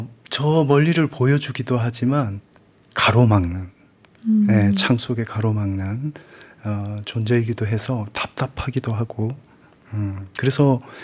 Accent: Busan, South Korea; also born or lived in Damyang; 부산에서 성장기를 보냈습니다.

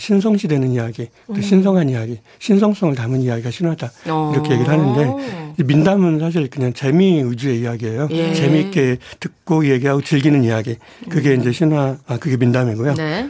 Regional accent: Dangjin, South Chungcheong, South Korea; 제가 아까 당진에서 태어났다고 그랬는데 네네. 정말 전기도 안 들어오는 완전 시골에서 등잔불 켜고 살았거든요.

